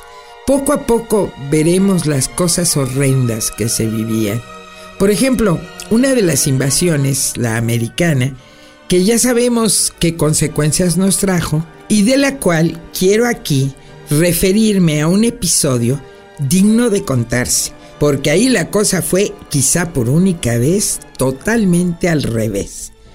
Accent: Mexico; Pues yo, como los mexicanos de cepa, odio los lunes.

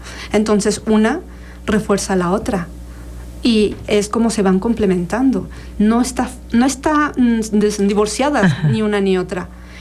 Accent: Mexico; Los mexicanos somos más, los latinoamericanos somos más uh-huh. de colores ocres, tierras, porque pues es nuestra raíz también.

